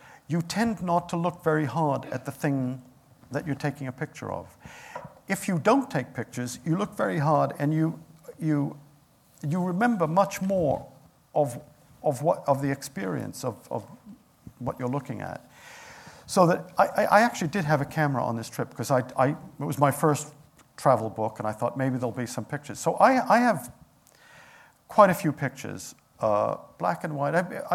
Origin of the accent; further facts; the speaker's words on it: United States; They didn't have any ill will toward me as an American